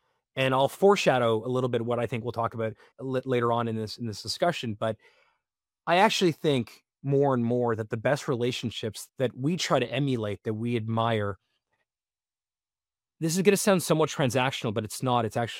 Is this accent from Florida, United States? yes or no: yes; Florida, United States; also born or lived in Canada; I was born in Canada. I grew up in South Florida.